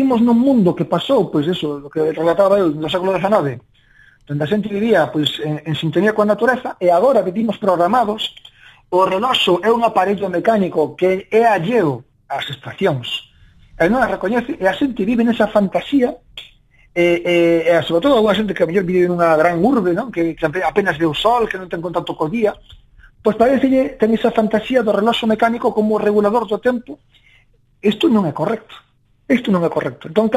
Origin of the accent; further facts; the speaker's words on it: Galicia, Spain; Eu son da Costa da Morte